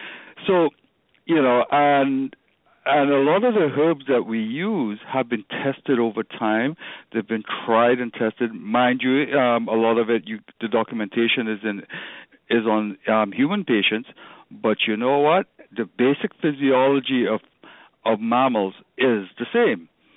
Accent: Trinidad & Tobago; born there; it's not because I'm of Chinese background. I mean, I was born in Trinidad

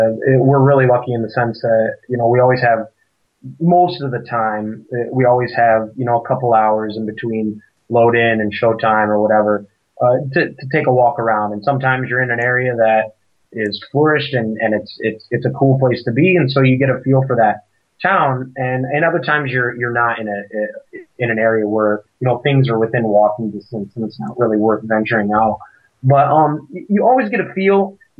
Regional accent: Indiana, United States; also born or lived in Los Angeles; I grew up in Southern Indiana.

